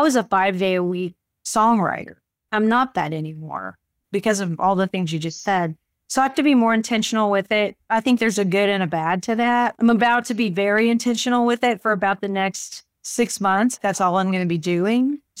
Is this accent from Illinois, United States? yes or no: no; Morton, Washington, United States; because I come from Morton, Washington, really small town.